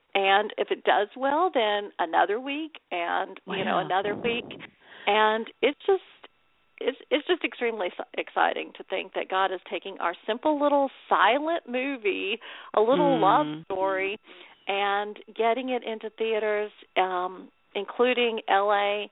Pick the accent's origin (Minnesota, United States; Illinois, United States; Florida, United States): Florida, United States; Destin; And this is really exciting to me because Destin is my hometown.